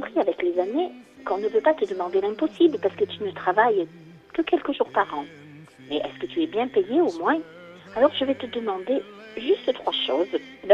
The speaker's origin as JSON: {"language": "French", "region": "Provence-Alpes-Côte d'Azur", "country": "France", "tie": "born or raised there", "said": "c'était comme ça quand j'étais petite dans les Hautes-Alpes."}